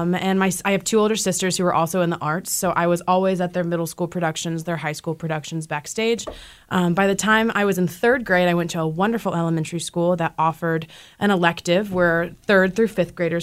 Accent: North Carolina, United States; I grew up in North Carolina.

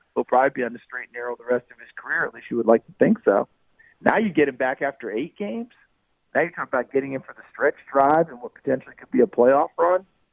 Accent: New York, United States; You know, look, I grew up in New York State, so I feel like I know Giants fans pretty well.

